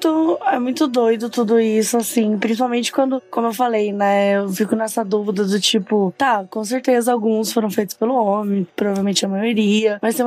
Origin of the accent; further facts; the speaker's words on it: Minas Gerais, Brazil; Cara, eu sou de Minas Gerais, então assim, pra mim, a ideia de encontrar com ET sempre foi muito romantizada.